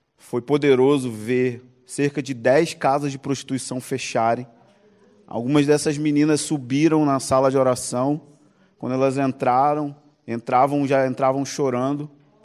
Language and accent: Portuguese; São Gonçalo, Rio de Janeiro, Brazil; sou de São Gonçalo, do Rio de Janeiro.